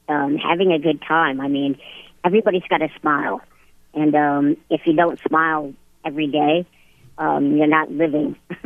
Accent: Centerville, Michigan, United States; I grew up in Centerville, Michigan, a really small town, maybe 1,500 people.

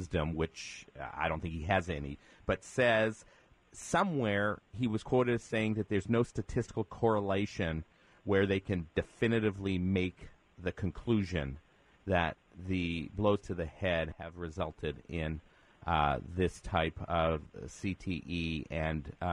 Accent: Winnipeg, Manitoba, Canada; I'm about your age, and I grew up playing hockey in Winnipeg

